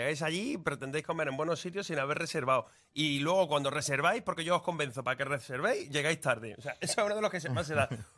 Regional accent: Granada, Andalusia, Spain; yo soy de Granada. yo tiro pa mi tierra.

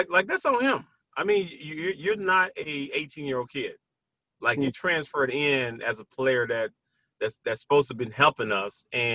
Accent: Brownsville, Tennessee, United States; on the other side was a kid from Brownsville, Tennessee, from my hometown, all-time leading shot blocker.

